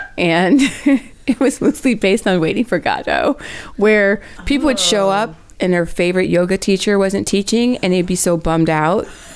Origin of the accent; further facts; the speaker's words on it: Midwest, United States; probably because of a natural satirical perspective I have from growing up in the Midwest